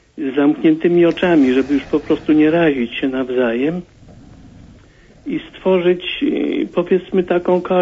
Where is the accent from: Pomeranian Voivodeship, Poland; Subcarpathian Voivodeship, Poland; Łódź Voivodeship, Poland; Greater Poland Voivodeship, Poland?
Łódź Voivodeship, Poland; Łódź; jestem z Łodzi.